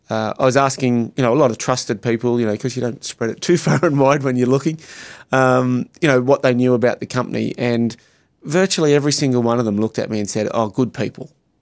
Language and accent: English; Australia; now in Canada; now that I'm Canadian as well as Australian